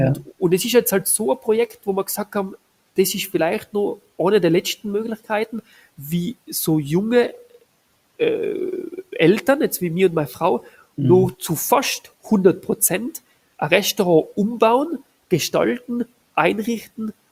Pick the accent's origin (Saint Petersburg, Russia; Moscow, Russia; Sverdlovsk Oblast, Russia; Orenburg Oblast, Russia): Moscow, Russia; Meine Frau kommt aus Moskau, ich bin Armenierin, aber in Moskau aufgewachsen.